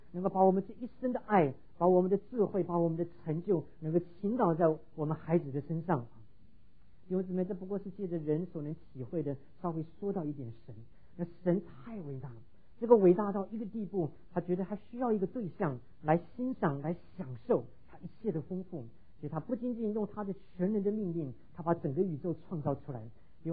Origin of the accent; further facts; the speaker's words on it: Taiwan; now in United States; 我在台湾离开台湾前最大的也不过就是这么大啊。